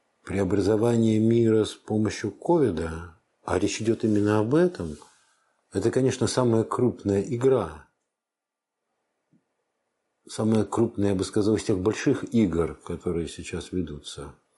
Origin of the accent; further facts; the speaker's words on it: Moscow, Russia; Я коренной москвич, я обожаю этот город, я тут родился.